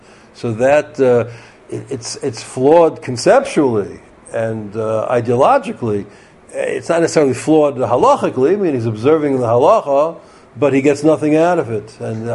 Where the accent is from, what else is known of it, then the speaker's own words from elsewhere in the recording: Muncie, Indiana, United States; You have this all over America. I grew up with this in Muncie.